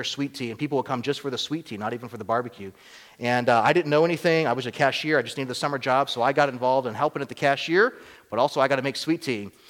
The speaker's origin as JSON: {"language": "English", "region": "Georgia", "country": "United States", "tie": "born or raised there", "said": "We don't have unsweet tea down south where I grew up in Georgia."}